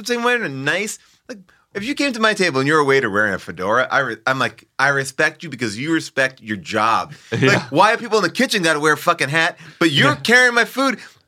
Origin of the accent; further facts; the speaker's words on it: Long Island, New York, United States; I grew up in Long Island, which is a suburb of New York City